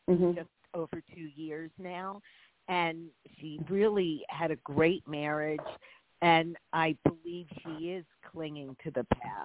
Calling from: California, United States; I'm also calling from California.

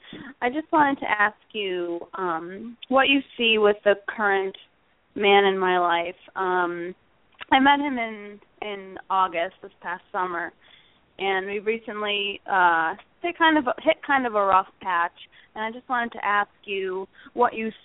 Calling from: Connecticut, United States; I'm calling from Connecticut.

